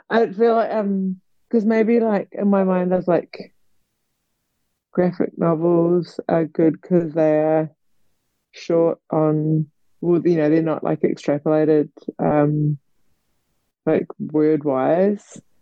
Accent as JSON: {"language": "English", "country": "New Zealand", "said": "I mean I'm from New Zealand obviously"}